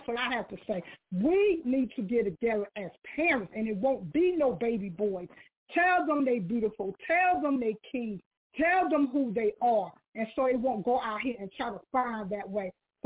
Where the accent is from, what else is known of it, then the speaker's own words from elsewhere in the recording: New Jersey, United States; I grew up in Jersey